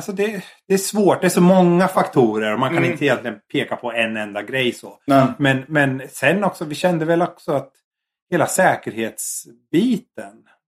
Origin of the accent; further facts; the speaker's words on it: Sweden; moved away as an adult; för ett år sedan, ganska exakt, var jag faktiskt hemma i Sverige.